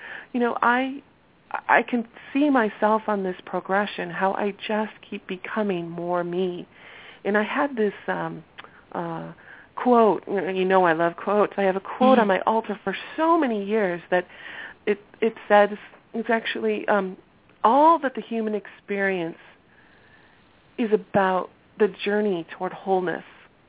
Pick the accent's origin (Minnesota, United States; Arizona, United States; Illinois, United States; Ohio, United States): Ohio, United States; So my beginning is I was born and raised in Ohio, and I followed the whole mindset of I was a child of the 70s.